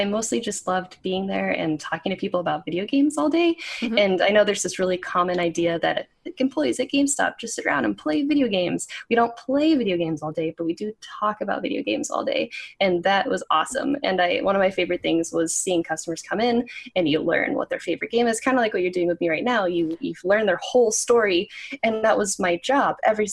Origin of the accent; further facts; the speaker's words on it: Florida, United States; Well, I grew up in Florida, and there I didn't really have a lot of access to video games growing up.